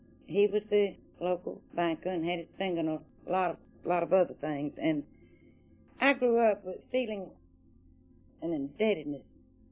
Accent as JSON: {"language": "English", "town": "Chicago", "region": "Illinois", "country": "United States", "tie": "born there", "said": "And they lived in Chicago, and my brother and I were born in Chicago."}